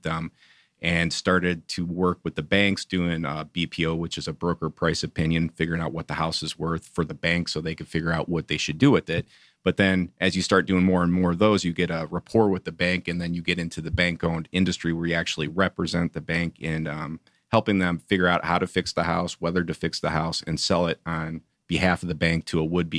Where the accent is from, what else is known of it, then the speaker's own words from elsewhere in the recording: Chicago, Illinois, United States; moved away as an adult; now in Atlanta, United States; Well, you know, I'm originally from Chicago, if you can't tell a little bit by the accent. So I moved down here in 1998, 1999.